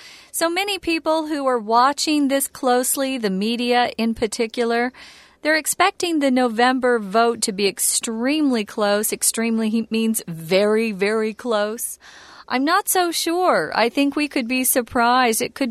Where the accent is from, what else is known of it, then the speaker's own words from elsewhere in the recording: Arizona, United States; In fact, he's from my home state, Arizona.